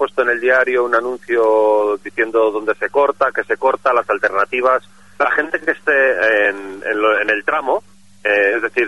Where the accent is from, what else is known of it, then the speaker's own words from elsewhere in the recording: Laredo, Cantabria, Spain; para mí Laredo es donde vivo, es de donde soy y lo es todo.